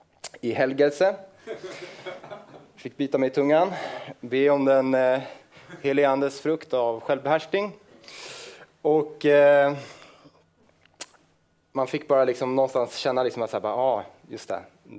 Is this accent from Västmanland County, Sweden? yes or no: yes; Västerås, Västmanland County, Sweden; i början av den här veckan så var jag faktiskt i Västerås där jag kommer ifrån